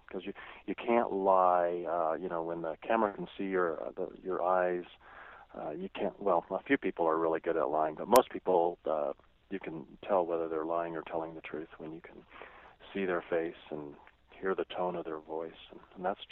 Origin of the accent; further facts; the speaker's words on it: Colorado Springs, Colorado, United States; I saw my hometown, Colorado Springs, Colorado, is hooked on growth.